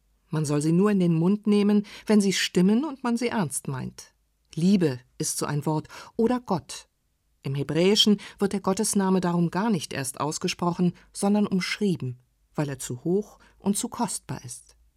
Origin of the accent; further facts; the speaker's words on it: Berlin, Germany; Als Berliner Kind denke ich bei historisch aber doch eher an Ereignisse wie Mauerbau und Mauerfall